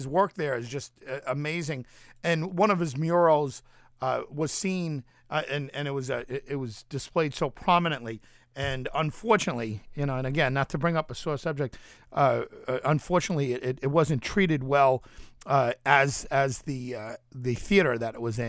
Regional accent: New York, United States; accent: New York; you're misunderstanding my New York accent.

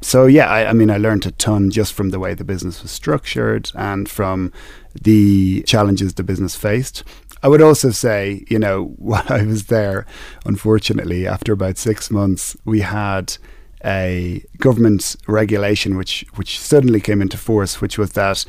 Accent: Ireland; I was born in Ireland. I was educated in Ireland.

